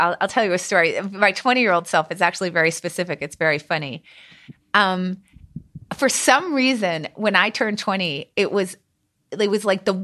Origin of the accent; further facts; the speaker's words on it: Philadelphia, Pennsylvania, United States; Yeah, well, I'm happy that we made it work out and that you got to be in my hometown.